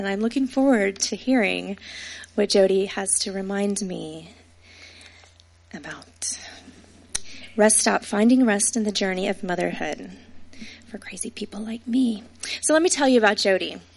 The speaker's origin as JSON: {"language": "English", "town": "Conroe", "region": "Texas", "country": "United States", "tie": "born or raised there", "said": "I drive to Texas. Texas is, my hometown is 24 hours away."}